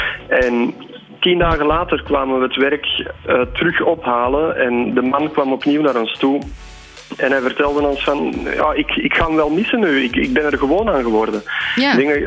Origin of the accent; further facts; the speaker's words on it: Belgium; En wij komen uit België, dus er zit een typisch Belgisch gevoel van surrealisme bij deze figuur.